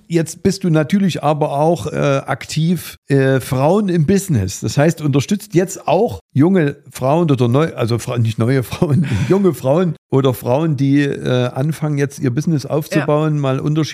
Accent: Germany; Sind wir Deutsche eher hinterher, weil wir zu viel haben?

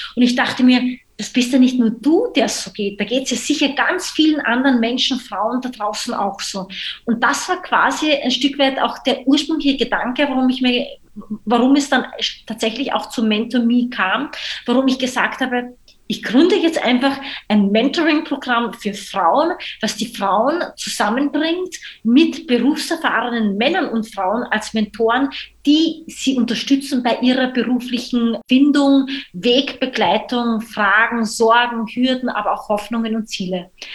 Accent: Austria; now in Berlin, Germany; ich bin 38 Jahre, bin gebürtige Österreicherin, lebe aber jetzt mittlerweile schon seit mehr als 10 Jahren in Berlin

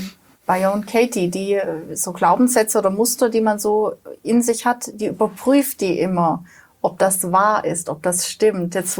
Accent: Baden-Württemberg, Germany; Kommt bei mir gleich als Schwabe, schaffe Häuslebau.

